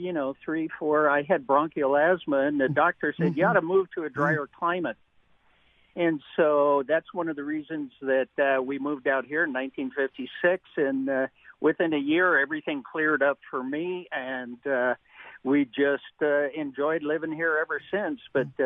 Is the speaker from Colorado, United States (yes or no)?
yes; Denver, Colorado, United States; You know, we grew up in Denver.